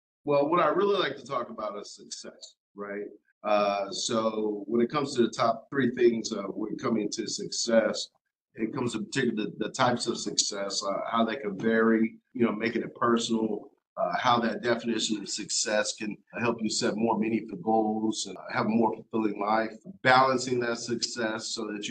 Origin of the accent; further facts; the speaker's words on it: Wyoming, United States; now in Houston, United States; And I'm actually originally from Wyoming, but I've lived here for the majority of my life. So you can say I'm a Houstonian